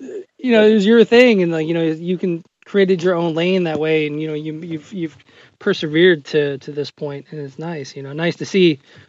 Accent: Nashville, Tennessee, United States; that's the one thing growing up in Nashville was, you know, you could always go see somebody great at a honky-tonk

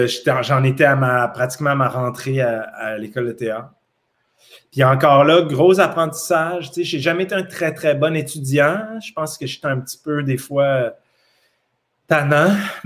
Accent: Quebec City, Quebec, Canada; Je venais de Québec, j'avais jamais tourné dans rien.

